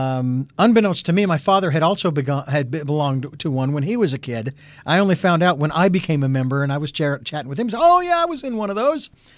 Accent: Phoenix, Arizona, United States; I was in Boise, Idaho at the time, born and raised in Phoenix.

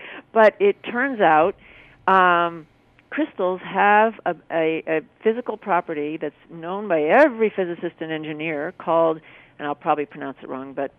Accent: Massachusetts, United States; I'm from the Boston area, and it's intellectual, it's academic, and it's I personally was raised pretty close to atheist

